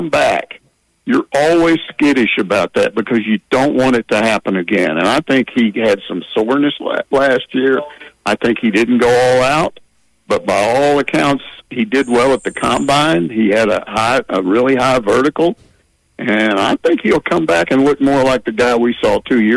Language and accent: English; Texas, United States; I grew up in Texas around a bunch of guys that hate UT